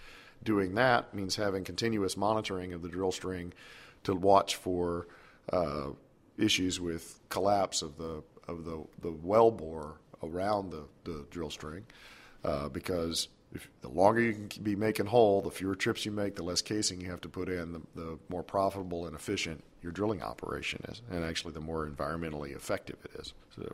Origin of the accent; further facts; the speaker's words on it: Texas, United States; And I grew up in the Texas Gulf Coast, and that's the sort of thing that happened on a fairly regular basis down there.